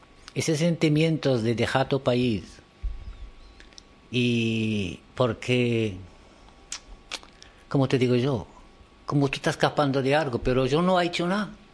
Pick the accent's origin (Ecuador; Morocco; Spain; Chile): Morocco; born there; Spanish is a second language; En esa época que yo nací en Marruecos, había Marruecos en esta época, no había futuro, no había.